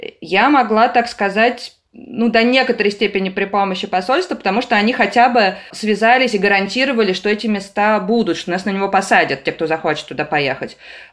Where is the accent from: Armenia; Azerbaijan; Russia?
Russia; Saint Petersburg; Но я, поскольку я из Петербурга, я прилетела в Москву